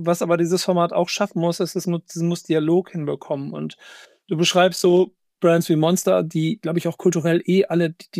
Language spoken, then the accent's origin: German; Hamburg, Germany; Ich komme aus Hamburg.